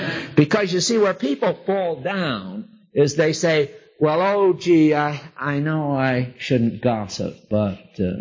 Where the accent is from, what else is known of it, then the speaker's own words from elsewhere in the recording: New England, United States; I was raised in New England, and a couple things you learn is ladies never swear.